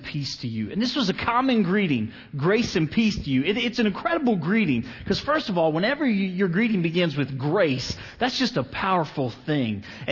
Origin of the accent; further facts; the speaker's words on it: Cincinnati, Ohio, United States; I'm from Cincinnati, so I wasn't real sure, but they tell me it's really fun.